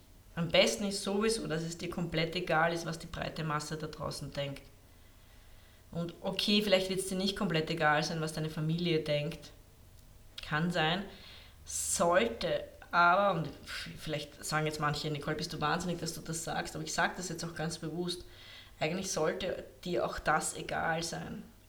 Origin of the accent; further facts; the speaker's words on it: Lower Austria, Austria; accent: Austrian; now in near Vienna, Austria; ich bin ja in der Nähe von Wien, hört man eh fast gar nicht meinen österreichischen Akzent. Auf jeden Fall, ich bin jetzt nicht direkt in Wien, sondern in der Nähe von Wien lebe ich.